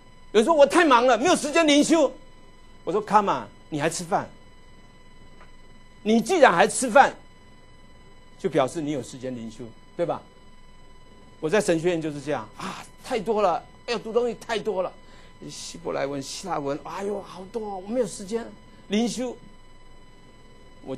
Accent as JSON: {"language": "Chinese", "country": "Taiwan", "said": "我是来自一个小国家叫做台湾"}